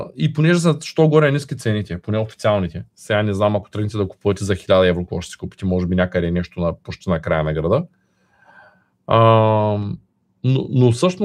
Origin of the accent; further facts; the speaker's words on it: Shumen, Shumen Province, Bulgaria; аз съм от Шумен и в малкия град казват